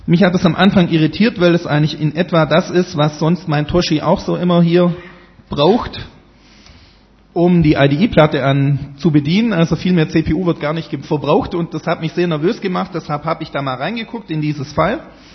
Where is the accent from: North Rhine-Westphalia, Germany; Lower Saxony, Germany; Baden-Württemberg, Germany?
Baden-Württemberg, Germany; und ich bin Schwabe